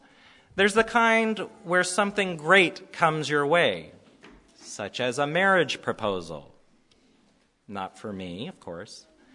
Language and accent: English; Seattle, Washington, United States; I'm from Seattle.